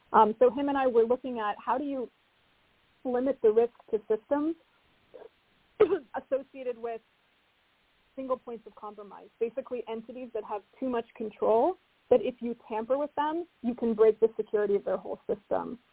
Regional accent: Toronto, Ontario, Canada; So I'm from Toronto. I went to college

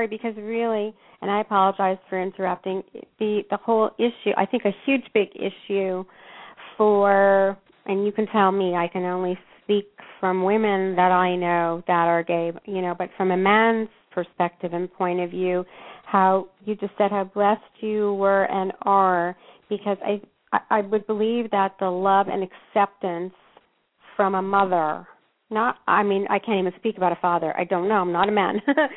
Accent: Canada; I know, you know, that part of the country, although I'm Canadian, I have been exposed to a degree.

